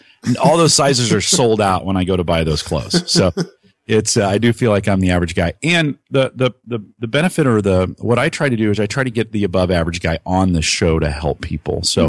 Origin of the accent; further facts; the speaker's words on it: Los Gatos, California, United States; and I grew up in the South Bay near Los Gatos.